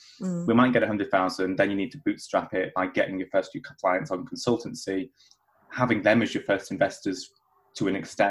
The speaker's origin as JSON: {"language": "English", "town": "Ormskirk", "region": "North West England", "country": "United Kingdom", "said": "I'm from Ormskirk."}